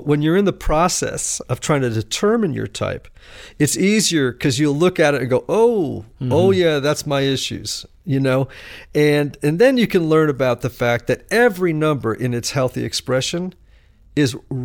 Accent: United States; I think as a Christian and as an American, it's a much healthier thing to think the best days are ahead.

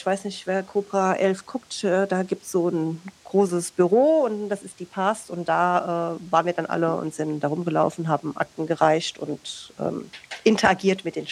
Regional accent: Kaiserslautern, Rhineland-Palatinate, Germany; accent: Palatine German; ich komme ja aus Kaiserslautern und sie werden mich jetzt dafür hassen, aber ich finde Pfälzisch ganz gruselig.

